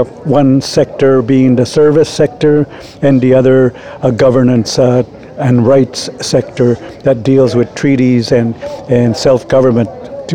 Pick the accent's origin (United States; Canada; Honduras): Canada; Elsipogtog, New Brunswick; also born or lived in Germany; I was born in Elsiebuktuk in New Brunswick, and I grew up in Europe, in Germany for a bit, and then came back and lived with my grandparents and learned about living off the land in the 60s and 70s and the 50s.